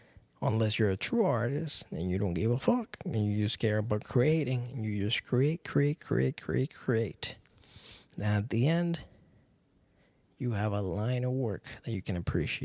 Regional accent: Puerto Rico; reggaeton, which was the thing I grew up with in Puerto Rico

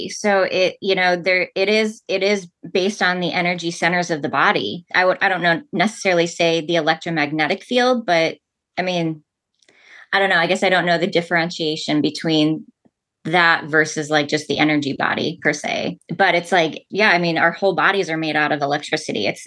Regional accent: Chicago, Illinois, United States; No, I'm from the Chicago area.

